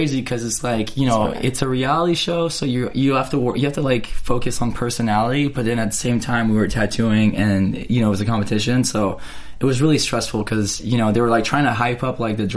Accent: Canada; born there; I was born in Canada, originally.

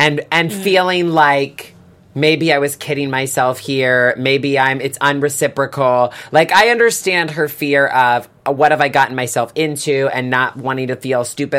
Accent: the South, United States; I grew up in the South. Now, I love the South.

